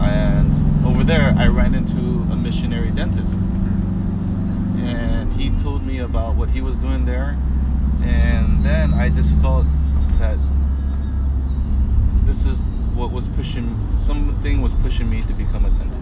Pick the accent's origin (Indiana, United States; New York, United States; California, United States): California, United States; San Diego; And I was frustrated, so I went back home in San Diego. I grew up in San Diego.